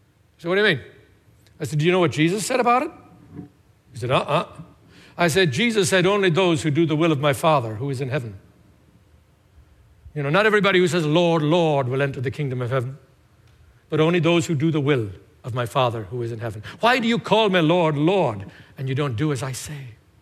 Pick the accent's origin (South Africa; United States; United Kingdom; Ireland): Ireland; Tipperary, Munster; it is true that in my hometown of Tipperary